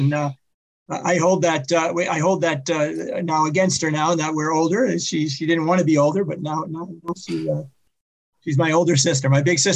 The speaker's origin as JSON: {"language": "English", "town": "Boston", "region": "Massachusetts", "country": "United States", "said": "So I'm from Boston. I can disguise the accent very well. But when I talk to my mother, we're back in Boston."}